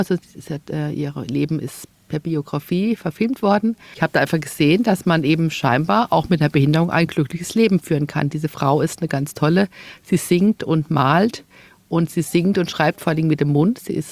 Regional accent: Waldkirch, Baden-Württemberg, Germany; Also ich komme aus dem Elztal. Ich bin in Waldkirch geboren, aufgewachsen, bin dann nach Bleibach gezogen mit meiner Familie.

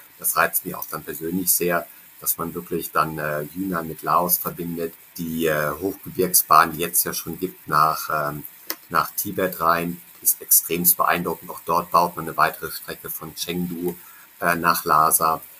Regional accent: Northern Germany, Germany; Ich komme aus Norddeutschland. Aha. Da sind die größten Berge der Harz.

